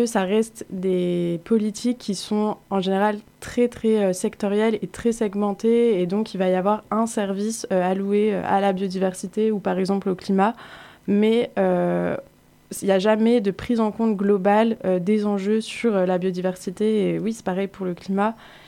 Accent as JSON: {"language": "French", "region": "Hauts-de-France", "country": "France", "said": "je viens du nord de la France, du coup ça s'entend un petit peu, de la Somme plus particulièrement, et j'ai 23 ans"}